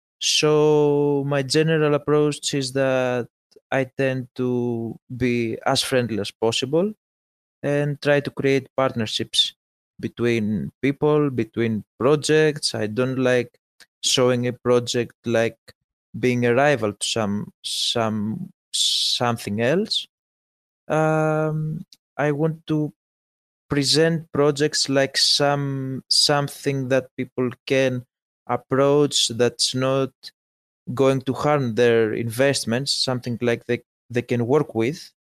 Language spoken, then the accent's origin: English; Greece; I'm from Greece.